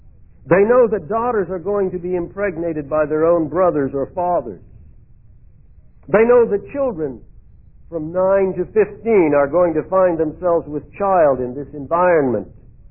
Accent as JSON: {"language": "English", "region": "Iowa", "country": "United States", "tie": "born or raised there", "said": "I remember when I was growing up in Iowa, there was a family not too far from us"}